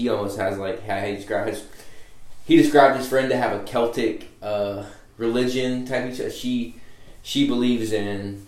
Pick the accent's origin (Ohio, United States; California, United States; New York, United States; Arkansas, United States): Ohio, United States; Cleveland; What I found crazy, I'm from Cleveland, Ohio.